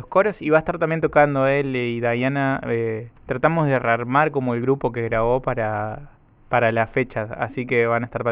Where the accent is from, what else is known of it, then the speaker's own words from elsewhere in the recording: La Paz, Entre Ríos, Argentina; born there; also born or lived in Paraná; now in Rosario, Argentina; Nací en La Paz, Entre Ríos. Viví mucho tiempo en Paraná después, me fui a estudiar ahí. Y ahora en Rosario hace 3 años ya.